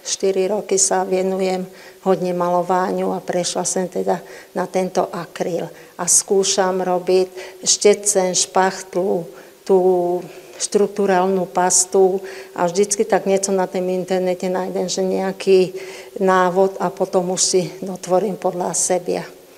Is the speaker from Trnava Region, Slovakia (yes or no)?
yes; Skalica, Trnava Region, Slovakia; now in Holíč, Slovakia; Som Skaličanka, narodila som sa v Skalici. Do 1980 som bývala v Skalici, potom som sa presťahovala do Holíča.